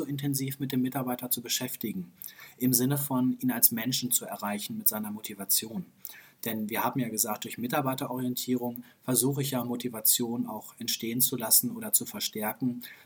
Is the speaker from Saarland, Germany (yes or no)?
no; Hanover, Lower Saxony, Germany; In Hannover, wo ich herkomme, gibt es noch so ein altes Kino aus den 70er Jahren.